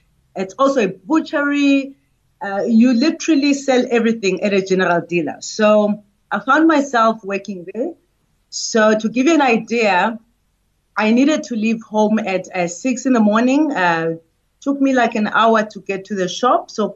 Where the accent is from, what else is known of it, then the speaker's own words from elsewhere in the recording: Ladysmith, KwaZulu-Natal, South Africa; also born or lived in Pietermaritzburg / Soweto; So I grew up in Ladysmith, Pietermaritzburg, and then Soweto.